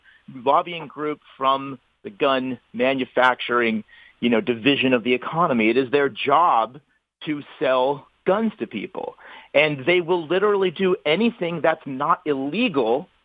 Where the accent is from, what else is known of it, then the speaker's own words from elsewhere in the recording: New England, United States; And I come from New England.